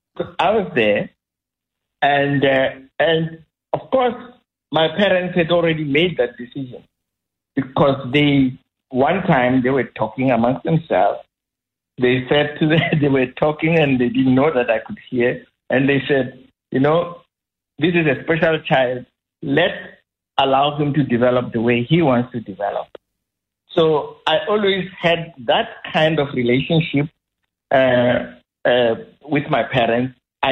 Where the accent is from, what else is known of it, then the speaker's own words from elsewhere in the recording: Petersburg, Limpopo, South Africa; Actually, I grew up in Petersburg.